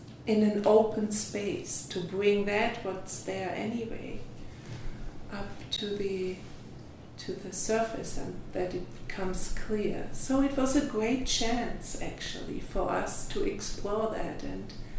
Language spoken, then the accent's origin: English; Germany; how was it for you growing up in Germany after the Second World War? And that was quite a theme in my youth.